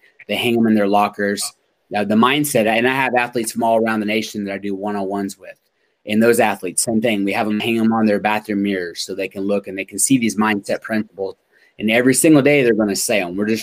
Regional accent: Oklahoma, United States; But I grew up in Oklahoma. I love OU football.

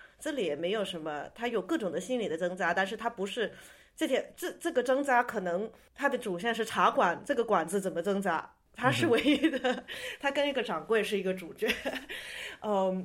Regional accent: Hong Kong; 特别我就是南方香港长大的话

